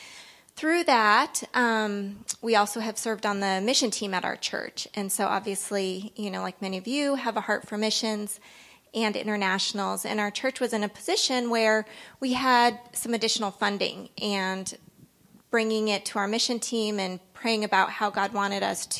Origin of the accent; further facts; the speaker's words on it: Denver, Colorado, United States; now in Littleton, United States; as Greg mentioned earlier, I'm from Denver, live in Littleton, Colorado